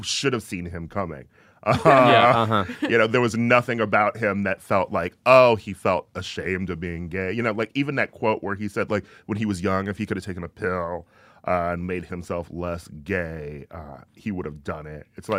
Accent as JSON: {"language": "English", "region": "Midwest", "country": "United States", "said": "He's from the Midwest. I'm from the Midwest."}